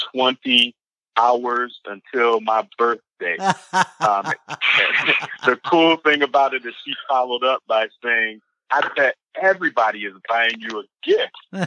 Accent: Michigan, United States; now in Nashville, United States; I'm down in the dirty, dirty South, but I'm from the Northwestern Michigan area, but home is now down here in Tennessee.

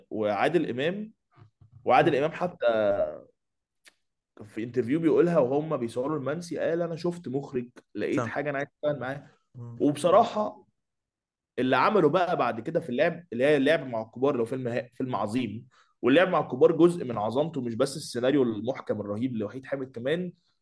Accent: Egypt; احنا اصلا احنا مصريين احنا عاملين كده، احنا ناس بنحب نعيش

